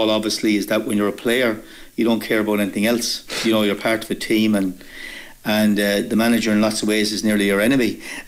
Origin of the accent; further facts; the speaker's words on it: Connacht, Ireland; growing up in Roscommon, there was no underage soccer.